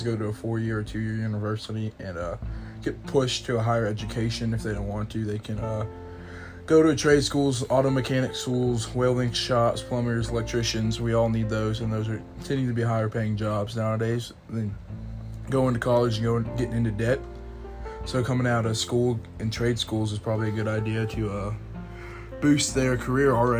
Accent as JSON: {"language": "English", "town": "Houston", "region": "Texas", "country": "United States", "said": "I'm from Southeast Houston."}